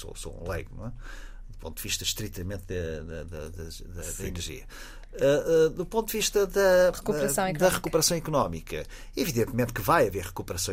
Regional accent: Alentejo, Portugal; Por exemplo, na minha aldeia, no Alentejo, nessa zona

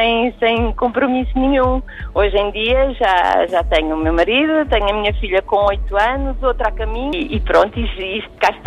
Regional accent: Portugal; E acho que só damos mais valor ao que é português quando saímos de Portugal.

